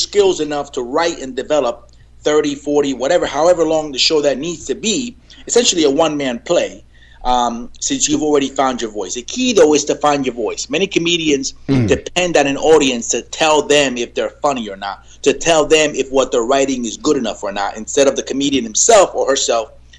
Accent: Puerto Rico; That's the role we came in when we came from Puerto Rico.

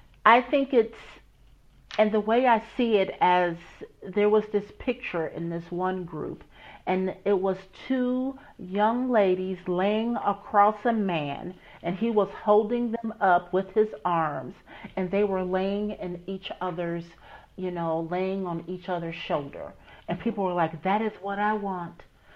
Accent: United States; I was raised in America.

